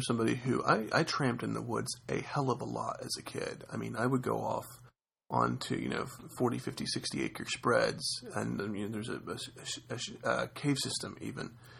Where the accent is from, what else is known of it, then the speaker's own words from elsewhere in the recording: the South, United States; accent: southern; I'm trying to do that with my southern accent, but I failed.